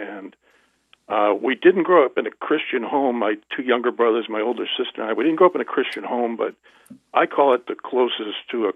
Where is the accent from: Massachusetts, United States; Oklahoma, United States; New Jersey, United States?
Massachusetts, United States; Duxbury; I grew up in a little town called Duxbury, Massachusetts, which is right across the bay from Plymouth Rock, where the Pilgrims first settled. And so it's kind of a historic town.